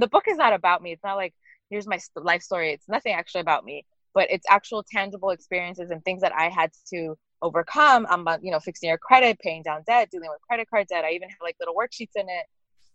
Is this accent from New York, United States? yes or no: no; Inglewood, California, United States; I grew up in Inglewood